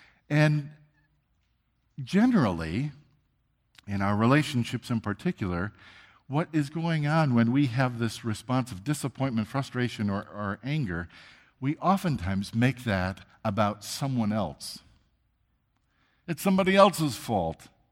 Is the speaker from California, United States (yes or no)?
no; Wisconsin, United States; A few weeks ago, we as a family went to my hometown and home country of Wisconsin. We do that twice a year.